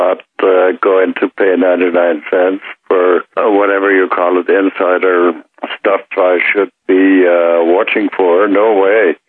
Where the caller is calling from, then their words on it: Austria; I'm calling from Austria in Europe.